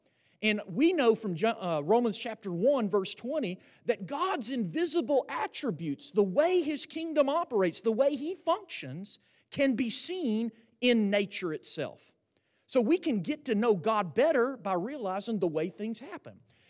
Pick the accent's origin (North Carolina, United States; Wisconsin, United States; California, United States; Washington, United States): Washington, United States; Seattle; even though, say, we were born and raised in Seattle, that where they don't have a lot of sunshine, right?